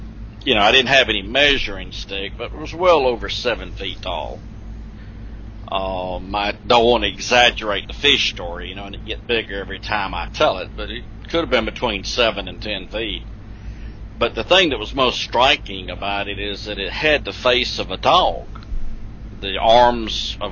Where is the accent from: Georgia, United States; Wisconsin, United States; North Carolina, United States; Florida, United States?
Georgia, United States; I wasn't used to North Carolinian winter. I grew up in Georgia, and the most snow we ever saw, you could wipe away with your finger.